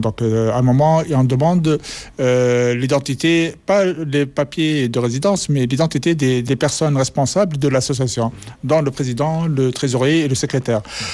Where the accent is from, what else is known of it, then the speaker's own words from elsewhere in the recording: Tunisia; now in France; Moi, je viens de Tunisie.